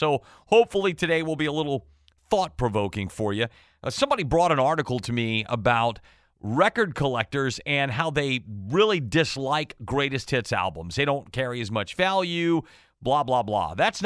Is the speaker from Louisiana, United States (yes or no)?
yes; New Iberia, Louisiana, United States; how the alphabet impacted me growing up in New Iberia, Louisiana, before I could even read.